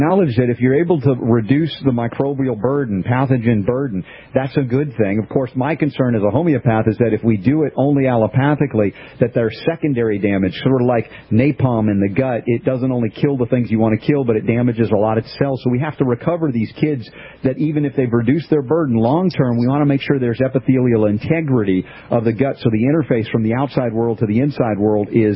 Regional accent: United States; they talk about milk in a different way than we grew up drinking milk in America

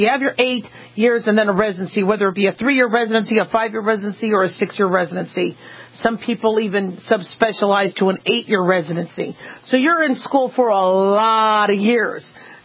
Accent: Nevada, United States; something about growing up in Nevada and going to school in Nevada is Nevadans really take care of you.

